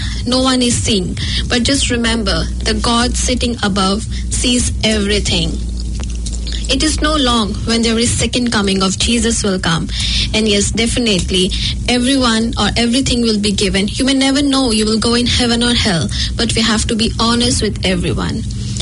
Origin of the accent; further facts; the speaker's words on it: India; English is a second language; moved away as an adult; now in New Zealand; I'm from India. And I'm only 6 months old in New Zealand. I just landed on 10th of July on New Zealand 2018. Probably that was on my birthday.